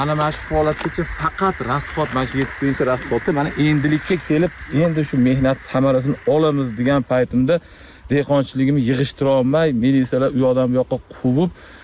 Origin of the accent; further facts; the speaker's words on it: Chust, Namangan Region, Uzbekistan; born there; now in Kashkadarya Region, Uzbekistan; Ben Namangan viloyati Chust tumanida tug'ilganman o'zim. 2019-yildan Qashqadaryo viloyatiga kelib, tadbirkorlikdan shug'ullanaman, dehqonchilik tadbirkorligimdan.